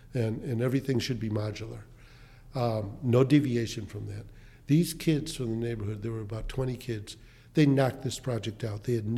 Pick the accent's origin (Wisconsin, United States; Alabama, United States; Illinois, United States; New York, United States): Illinois, United States; Chicago; And when you talk about me growing up in Chicago and sitting on different not-for-profit boards, I knew which bank to go to, you know.